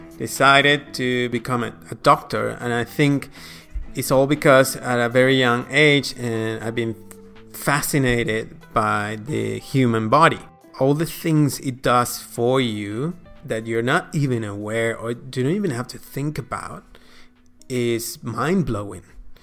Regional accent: Venezuela; English is a second language; I'm from Venezuela. Beautiful place. It's pristine. It has a bit of everything. The sea, deserts, mountains, the plains, which is actually where my family's from. So I'm also a bit of a Latin cowboy

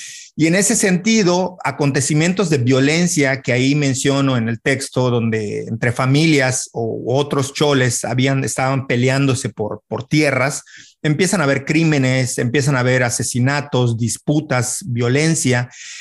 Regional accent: Mexico; aún siendo mexicanos y estando aparentemente amalgamados bajo la misma bandera

